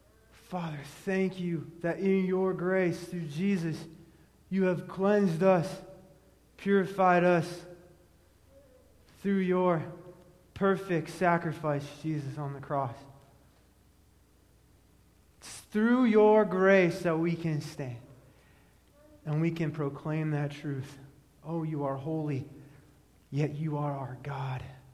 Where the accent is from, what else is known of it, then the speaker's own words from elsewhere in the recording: Pennsylvania, United States; We go to the Jersey Shore because we're from Pennsylvania.